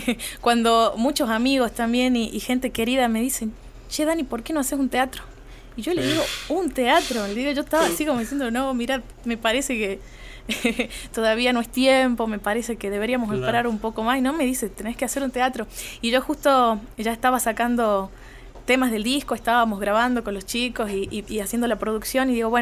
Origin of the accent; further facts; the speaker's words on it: Catamarca, Argentina; tengo un tema para Catamarca que simboliza el amor a mi tierra